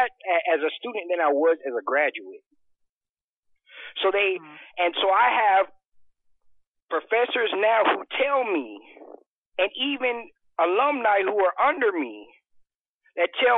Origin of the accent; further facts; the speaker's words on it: Los Angeles, California, United States; I'm from LA.